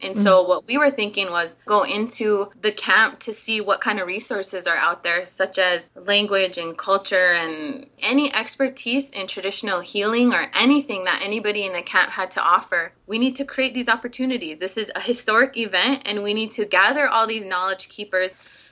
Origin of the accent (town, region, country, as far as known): Standing Rock, United States